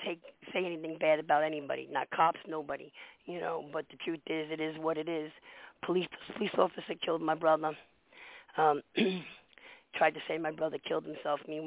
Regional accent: New York City, New York, United States; I grew up in the Bronx, last stop on the D train. I come from a multiracial family.

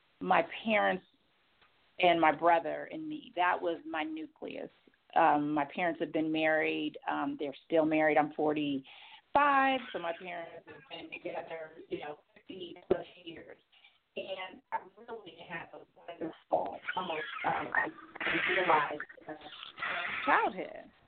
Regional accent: California, United States; when I am from California.

